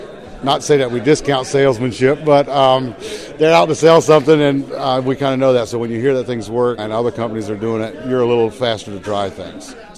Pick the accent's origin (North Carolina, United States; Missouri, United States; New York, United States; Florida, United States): North Carolina, United States; Washington; I'm from Washington, North Carolina.